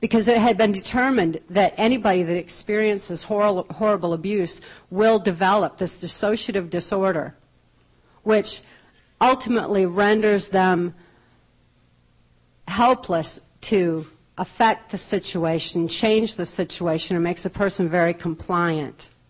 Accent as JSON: {"language": "English", "town": "Muskegon", "region": "Michigan", "country": "United States", "tie": "born or raised there", "said": "When I was a really young child growing up in Muskegon, Michigan, this would be the early 60s. I was born in 1957."}